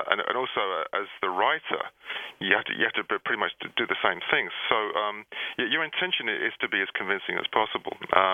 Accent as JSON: {"language": "English", "region": "London", "country": "United Kingdom", "tie": "born or raised there", "said": "You know, I grew up in London, and I had access to quite a lot of interesting live music."}